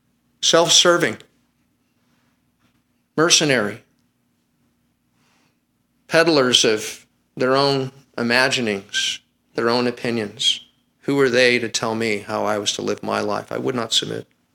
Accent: Fremont, California, United States; I remember growing up in Fremont

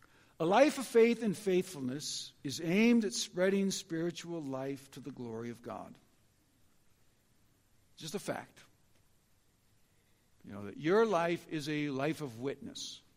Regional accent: Rockford, Illinois, United States; also born or lived in Chicago; I was about 9 years old. We moved from Rockford to closer to Chicago, went to this little church

